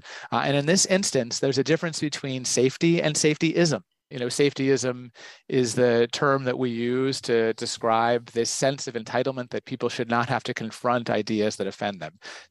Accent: New Haven, Connecticut, United States; And I remember growing up in New Haven in a college community

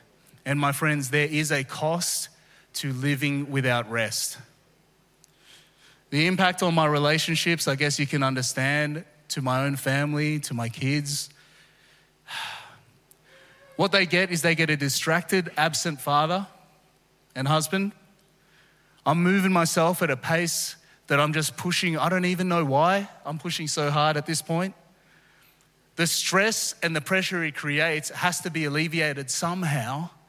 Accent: Philippines; For me as a Filipino, there are some that I don't agree

